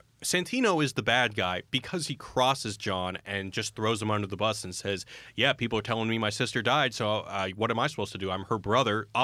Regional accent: Texas, United States; I'm from Texas. I know how to fetishize a good gun.

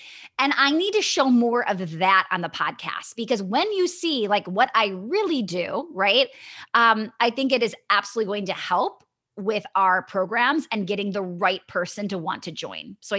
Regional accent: Wisconsin, United States; I'm from Wisconsin and we have a lot of Midwestern, I would say East Coast listeners.

